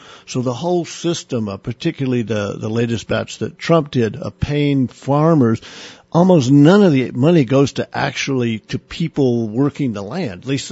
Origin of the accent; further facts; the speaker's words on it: Oklahoma, United States; And mine's just a suburb of Tulsa now.